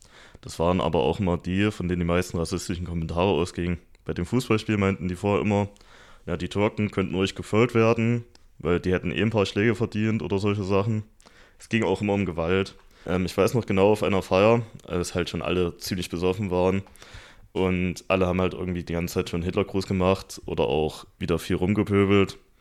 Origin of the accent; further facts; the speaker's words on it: Thuringia, Germany; moved away; Nach dem Abschluss bin ich ja auch aus Thüringen weggezogen.